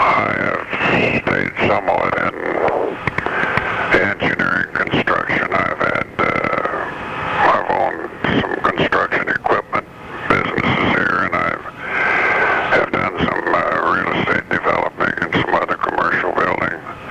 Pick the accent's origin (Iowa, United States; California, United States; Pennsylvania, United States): Iowa, United States; No, I came here to go to school. I was born and reared in Iowa.